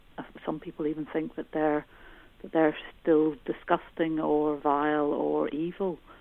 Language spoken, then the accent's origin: English; Ireland; moved away as an adult; I grew up in Corrine, and I left Ireland in the mid-80s because I felt I couldn't be myself here.